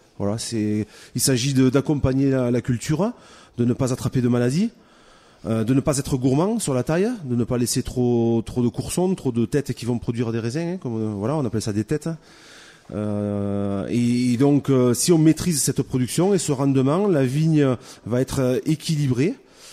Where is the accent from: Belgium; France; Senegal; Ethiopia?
France; Saint-Nazaire, Occitanie; D'un petit village qui s'appelle Saint-Nazaire, à côté de Perpignan, entre Perpignan et Canet-Plage exactement.